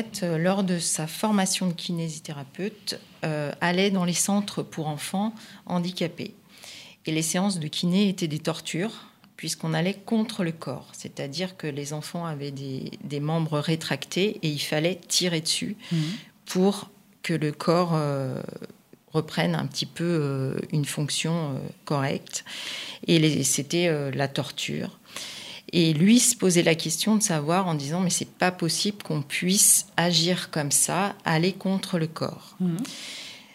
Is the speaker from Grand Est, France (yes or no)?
no; Auvergne-Rhône-Alpes, France; now in Villefranche-sur-Saône, France; je suis caladoise depuis 1998. Avant, je suis originaire de Savoie.